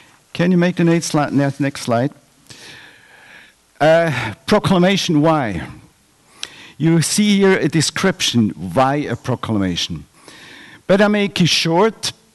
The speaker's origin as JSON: {"language": "English", "country": "Switzerland", "said": "… we are originally from Switzerland."}